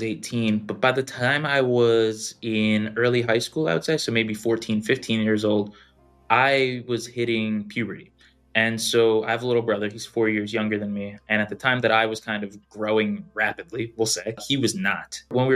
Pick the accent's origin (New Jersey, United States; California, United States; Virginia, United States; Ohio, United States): New Jersey, United States; Growing up in South Jersey, we were about 45 minutes to an hour, depending on traffic, to the casinos in Atlantic City.